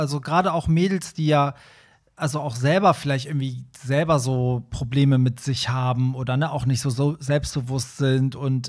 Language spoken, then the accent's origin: German; Iran; wo kommst du nochmal her? Und ich so, Iran.